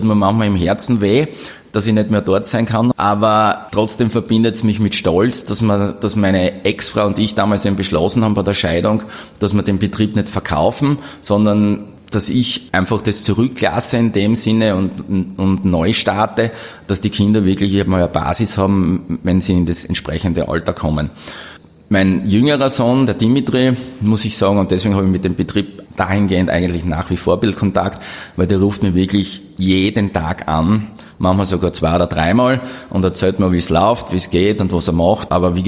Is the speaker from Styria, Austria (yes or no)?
yes; Graz, Styria, Austria; Ich bin in Graz geboren, 1970